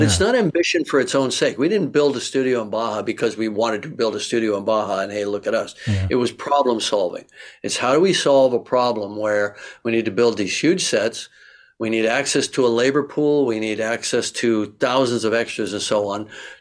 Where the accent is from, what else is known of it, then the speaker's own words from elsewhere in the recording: Chippewa, Ontario, Canada; also born or lived in Kapuskasing; Way up in northern Ontario, you know, just not far from the Arctic Circle, Kappus Casing. And then grew up in Chippewa, which is now part of Niagara Falls, way down in the peninsula, right? So, yeah, Canadian born and bred. Moved to Los Angeles when I was 17.